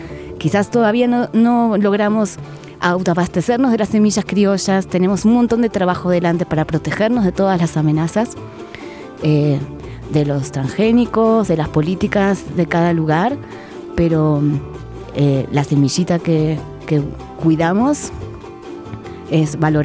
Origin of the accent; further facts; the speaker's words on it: Buenos Aires, Argentina; vengo de Buenos Aires, Argentina, de la Pampa Húmeda.